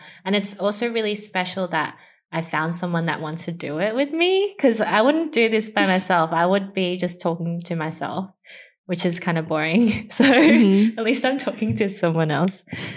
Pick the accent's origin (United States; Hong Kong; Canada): Hong Kong; born there; I was born in Hong Kong, which is a special administrative region now of China. I would say I'm honky, but then if you're being really like, I'm Chinese Australian, right?